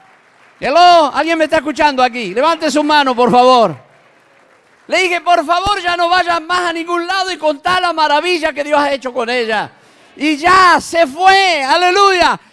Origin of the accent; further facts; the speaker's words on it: Córdoba, Argentina; born there; Tengo una sobrina en La Borde, donde yo nací, provincia de Córdoba, pueblo de 5.000 habitantes.